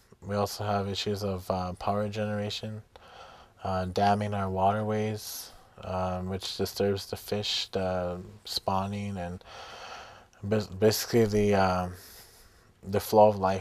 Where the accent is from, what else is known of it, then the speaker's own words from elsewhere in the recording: Ontario, Canada; I come from the Bear Clan. I am from the Anishinaabeg Nation in Northern Ontario. I am from the Bear Clan. I came to Winnipeg